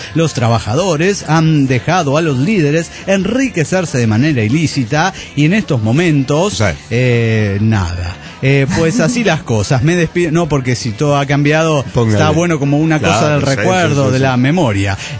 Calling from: Mexico City, Mexico; del DF mexicano.

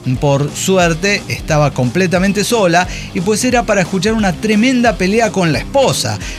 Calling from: Atizapán, State of Mexico, Mexico; de Atizapán, México.

